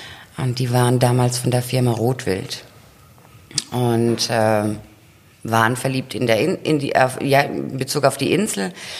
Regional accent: Baden-Württemberg, Germany; Also wir kommen ja aus der Nähe von Heidelberg

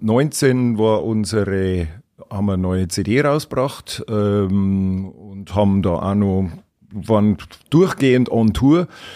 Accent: Troglau, Bavaria, Germany; Wir sind ja alle aus der Gegend Troglau, Kastel. Wir sind ja ein Oberpfälzer Podcast

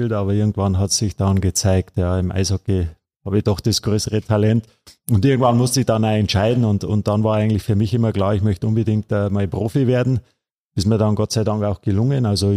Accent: Miesbach, Bavaria, Germany; born there; Ich bin ein gebürtiger Miesbacher.

